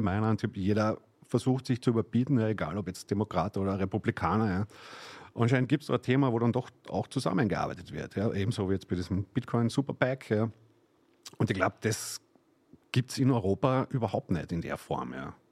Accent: Austria; Ich bin gern da, ich bin Österreicher, ich wohne da gern, ich habe da meine Family, meine Friends.

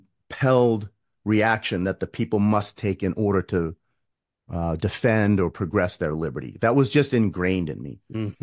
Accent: Boston, Massachusetts, United States; I grew up in the Boston, you know, the North Shore of Boston.

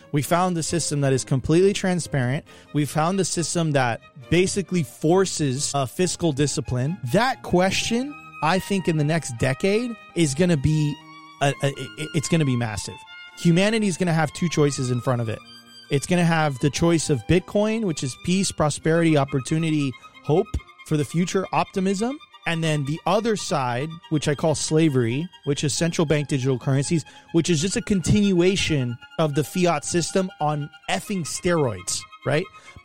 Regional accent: Venezuela; Like I've lived in Latin America. I'm originally from Venezuela.

